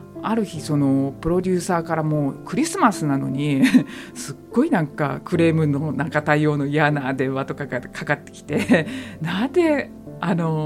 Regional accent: Niigata, Japan; moved away as an adult; now in Tokyo, Japan; 出身は新潟県なんですよ、うん、まあね、だから田舎で本当に外で走り回って遊ぶっていう、まあ、環境にいて、でも、まあ、あの18で東京に来て

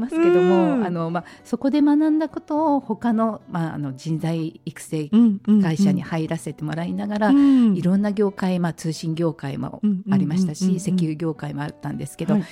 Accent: Kobe, Hyogo, Japan; 私自身が神戸出身でして

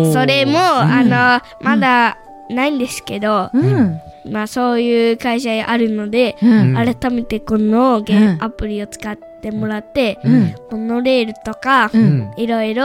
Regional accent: Tokyo, Japan; now in Sendai, Japan; こちら、仙台、東京出身なんですけど、仙台から来ました

